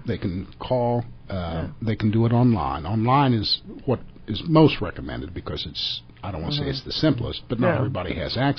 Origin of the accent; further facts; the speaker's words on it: Fairmont, West Virginia, United States; Moved back to West Virginia because I'm from West Virginia. I'm from the Fairmont area.